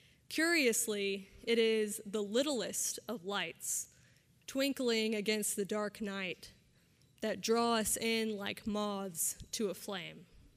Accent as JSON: {"language": "English", "town": "San Antonio", "region": "Texas", "country": "United States", "tie": "born or raised there", "said": "For me, I grew up in San Antonio, so our Christmas tradition was we'd go to the late night service downtown"}